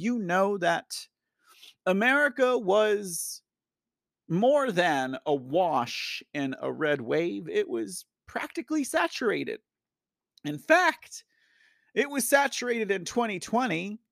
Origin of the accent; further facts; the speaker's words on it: Texas, United States; But I am Texan. I am from Texas, for those of you who are new to the show